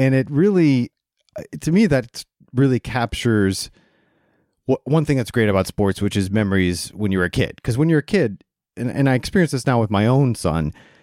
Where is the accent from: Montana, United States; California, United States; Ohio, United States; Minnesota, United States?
Ohio, United States; Toledo; And for a kid myself growing up in Toledo and the Tigers being my team